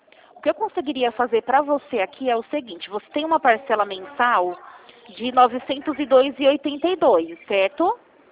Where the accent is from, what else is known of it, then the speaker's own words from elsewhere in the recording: Rio Claro, São Paulo, Brazil; Eu sou aqui de Rio Claro mesmo.